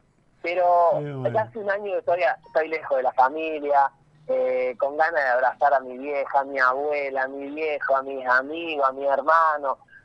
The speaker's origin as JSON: {"language": "Spanish", "country": "Argentina", "said": "como todos argentinos, sentimos que nos habían robado un poco esa semifinal"}